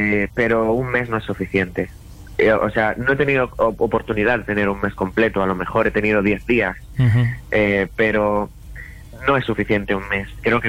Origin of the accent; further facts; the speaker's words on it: Region of Murcia, Spain; now in Madrid, Spain; Pues no tengo tanto la oportunidad de ir a mi tierra natal porque estoy como a 4 horas de Madrid, y uh-huh, la verdad que es en Murcia